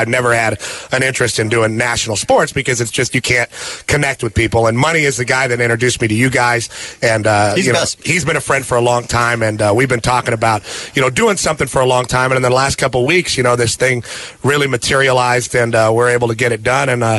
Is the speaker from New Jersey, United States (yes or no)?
no; San Pedro, California, United States; from my hometown of San Pedro, played at San Pedro High School